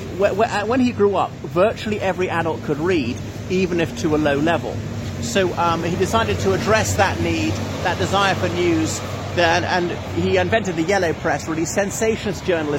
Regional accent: Ireland; now in London, United Kingdom; dear viewers. … from Ireland, and here I am just off Fleet Street in London

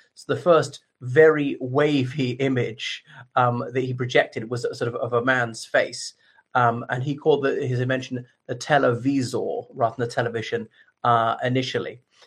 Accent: Ireland; Everybody … from Ireland.

